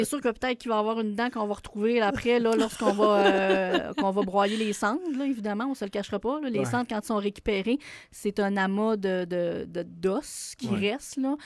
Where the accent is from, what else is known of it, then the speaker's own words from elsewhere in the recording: Baie-Saint-Paul, Quebec, Canada; moi, je viens de Baie-Saint-Paul, je reste à Baie-Saint-Paul